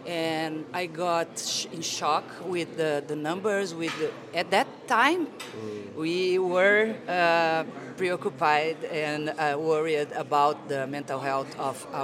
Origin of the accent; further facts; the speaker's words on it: Brazil; I'm from Brazil. I live in Brazil and work in Brazil.